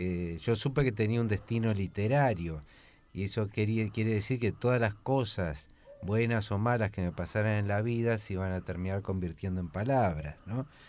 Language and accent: Spanish; Argentina; vinimos cuatro escritores de Argentina, tres poetas y una dramaturga